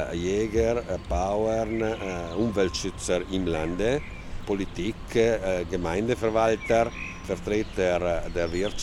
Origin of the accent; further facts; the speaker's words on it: Trentino-Alto Adige, Italy; wir können als Südtiroler noch jetzt trotz der Verspätung, wir können trotzdem Vorreiter sein in Italien